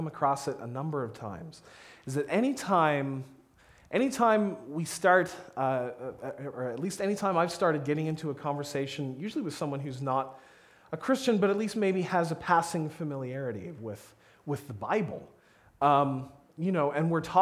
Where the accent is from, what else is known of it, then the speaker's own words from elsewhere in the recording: Canada; because I grew up in Canada, so I played hockey